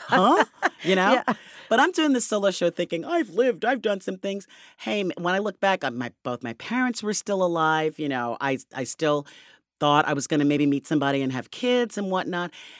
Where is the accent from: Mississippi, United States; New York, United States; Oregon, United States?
New York, United States; Queens; I grew up in Queens. I went to public schools. I went to Jamaica High School.